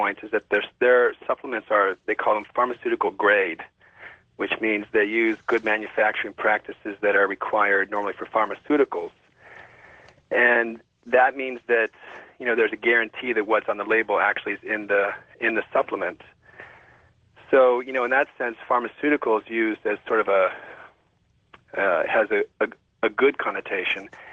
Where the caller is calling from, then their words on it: San Diego, California, United States; I'm calling from San Diego.